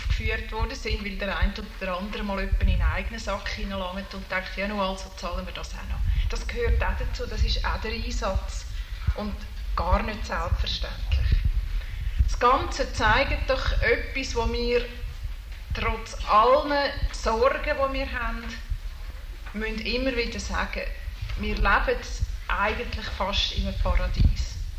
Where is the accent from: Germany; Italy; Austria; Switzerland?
Switzerland; Zurich; weil einfach das Seefeld halt meine Heimat ist. Ihr wisst, ich musste ausziehen.